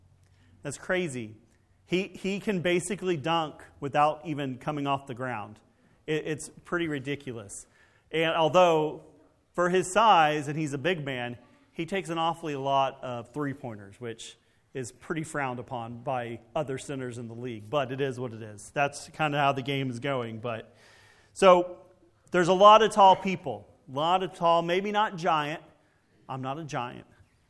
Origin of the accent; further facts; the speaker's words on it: Texas, United States; Well, growing up in Texas, we had some massive grasshoppers.